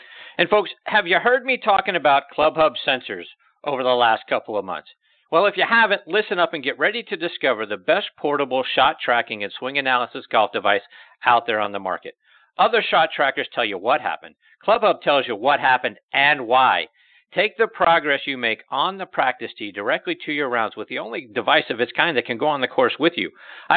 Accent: Pittsburgh, Pennsylvania, United States; which is about 50 miles northwest of my hometown of Pittsburgh on the Pennsylvania-Ohio border.

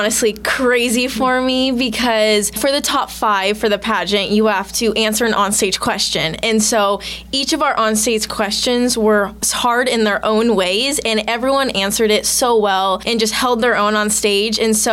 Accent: Clackamas, Oregon, United States; also born or lived in Portland; So I grew up in Portland all the way until third grade, and then I moved out here to Clackamas and have been here ever since.

